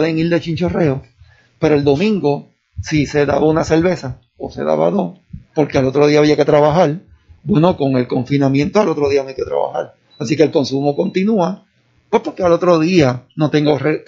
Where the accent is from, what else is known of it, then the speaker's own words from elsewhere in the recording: Caguas, Puerto Rico; No, soy de Cagua.